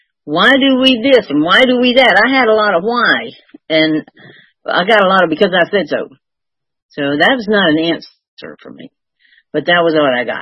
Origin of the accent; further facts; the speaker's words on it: East Point, Georgia, United States; And so, you know, we grew up in East Point. My dad ran the motor pool at Fort Mac for 32 years. My mama worked at the Arrow Shirt Company in East Point